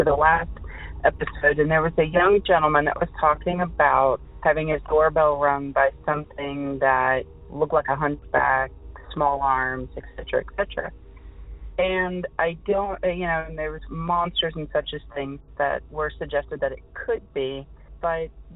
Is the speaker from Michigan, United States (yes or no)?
no; Ohio, United States; I'm from Ohio.